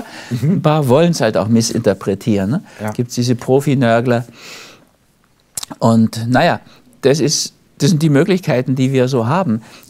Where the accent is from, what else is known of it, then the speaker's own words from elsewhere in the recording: Austria; Und für mich als Österreicher auch relativ hilfreich.